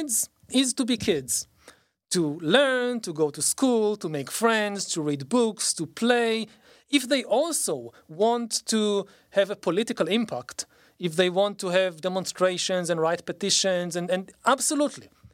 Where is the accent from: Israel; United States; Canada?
Israel; English is a second language; I think about myself as a kid, so growing up in Israel, so I got all these messages that Israel is the greatest country in the world